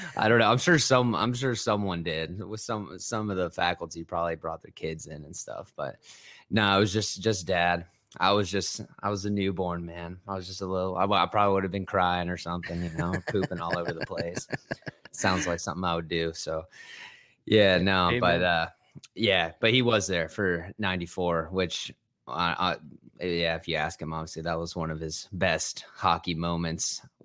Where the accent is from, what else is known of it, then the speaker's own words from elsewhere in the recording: New Jersey, United States; born there; now in Ohio, United States; So my dad, he worked for MSG Network in New York. I was born in New Jersey.